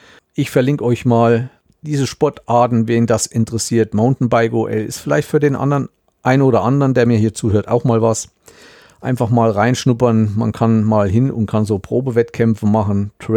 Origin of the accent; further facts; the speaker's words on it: Thuringia, Germany; Und das als Thüringer.